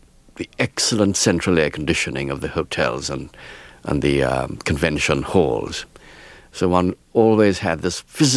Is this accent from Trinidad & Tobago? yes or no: yes; Trinidad & Tobago; born there; now in England; I was born in Trinidad of Asian immigrant family